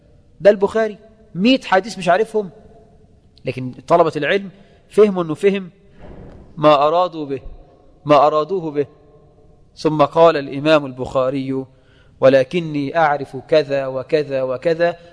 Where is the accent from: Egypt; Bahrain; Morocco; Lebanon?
Egypt; هذا عندنا في مصر، ما ينفعش